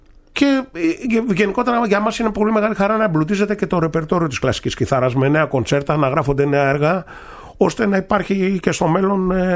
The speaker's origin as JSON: {"language": "Greek", "town": "Nikaia", "region": "Attica", "country": "Greece", "tie": "born or raised there", "said": "εγώ μεγάλωσα στη Νίκαια, η οποία είναι μια προσφυγωμάνα, μια κοιτίδα του μικρασιατικού πολιτισμού του νεότερου, της νεότερης Ελλάδος."}